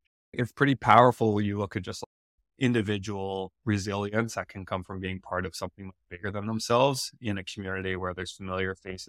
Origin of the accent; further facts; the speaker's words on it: Vancouver, British Columbia, Canada; the kids of False Creek, where I grew up in Vancouver.